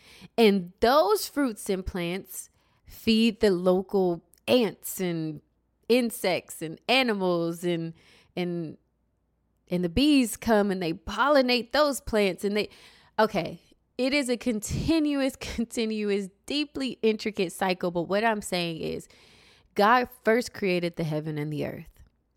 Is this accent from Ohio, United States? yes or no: yes; Columbus, Ohio, United States; I was born and raised in Columbus, Ohio.